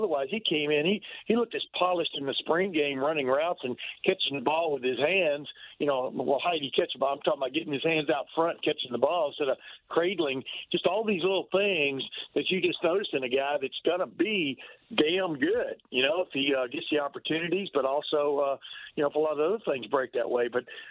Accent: Alabama, United States; moved away as an adult; By the way, I grew up in Alabama and then moved to Texas. I moved up here when I was 22.

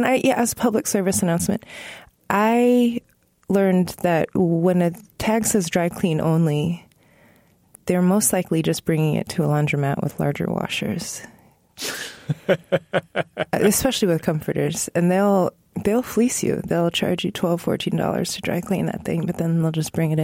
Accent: Virginia, United States; I was growing up in Northern Virginia.

